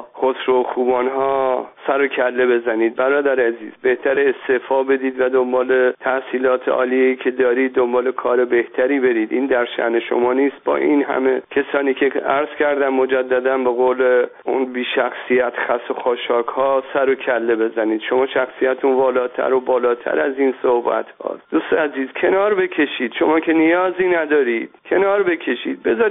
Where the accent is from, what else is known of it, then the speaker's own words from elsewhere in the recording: Iran; به عنوان یک ایرانی